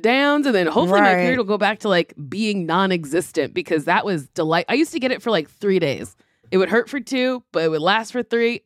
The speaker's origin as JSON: {"language": "English", "town": "Chicago", "region": "Illinois", "country": "United States", "said": "I'm like, you're from the suburbs. I've never seen you on the south side."}